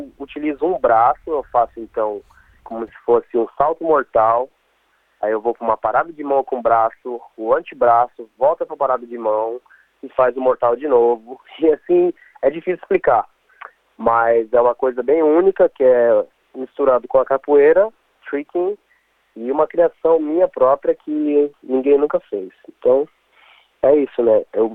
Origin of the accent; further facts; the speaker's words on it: Brazil; Mas eu sou brasileiro com orgulho e vou sempre representar a minha cultura da melhor forma.